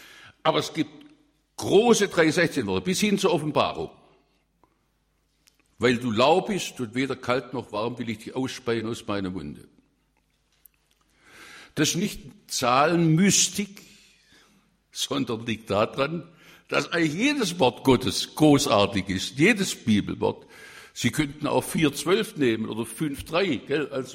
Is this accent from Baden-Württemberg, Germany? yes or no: yes; Baden-Württemberg, Germany; Ich komme aus Württemberg und deshalb kann ich meine Sprache nicht verleugnen.